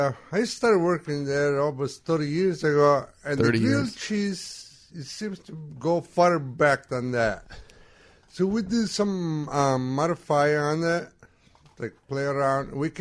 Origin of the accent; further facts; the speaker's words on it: Guatemala; I'm from Guatemala.